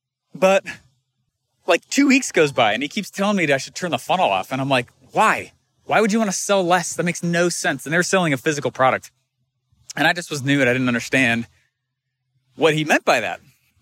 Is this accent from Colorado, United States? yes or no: yes; Denver, Colorado, United States; And I grew up in Denver, but it's not like Boise, Idaho is an easy place to fly into.